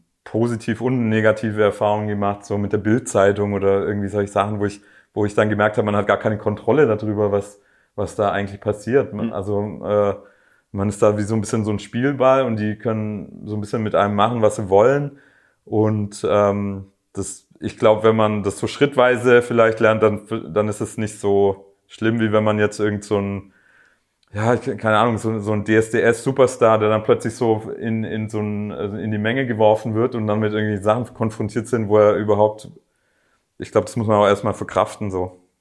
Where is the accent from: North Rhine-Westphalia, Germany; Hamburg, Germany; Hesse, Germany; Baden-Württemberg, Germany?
Baden-Württemberg, Germany; Schorndorf; wenn ich zum Beispiel in meiner alten Heimat spiele, in Schorndorf